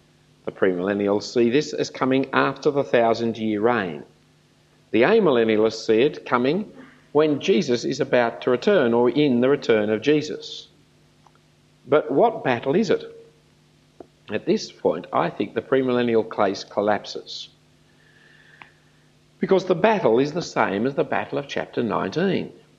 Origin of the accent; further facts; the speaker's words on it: Australia; But remember, friends, I'm an Australian Christian, and most Australian Christians are amillennialists